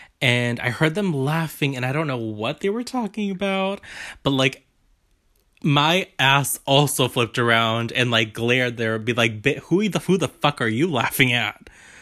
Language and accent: English; United Kingdom; But, like, being white, being British, being young, it all fucking worked.